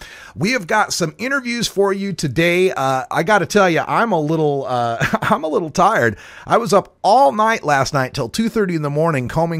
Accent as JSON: {"language": "English", "region": "Oregon", "country": "United States", "tie": "born or raised there", "said": "We are so thrilled here to have passed marijuana legalization in my home state of Oregon"}